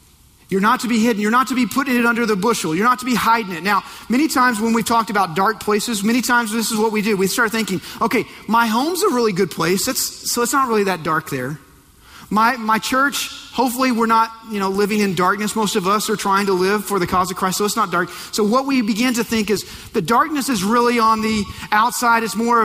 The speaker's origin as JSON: {"language": "English", "region": "Texas", "country": "United States", "tie": "born or raised there", "said": "Now, I grew up in the Texas Panhandle, and every time I heard this verse, I completely understood."}